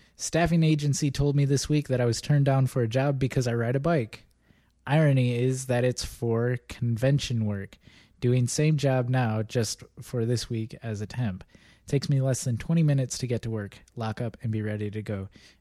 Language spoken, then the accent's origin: English; Michigan, United States; You know, where I grew up in Michigan, it snows.